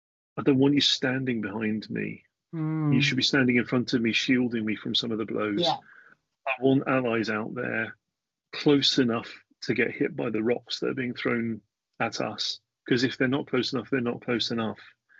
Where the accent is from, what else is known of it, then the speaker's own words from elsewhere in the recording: Ireland; And yeah, I've been saying that as an Irish citizen myself, to some of my Irish friends, they're seeing it already.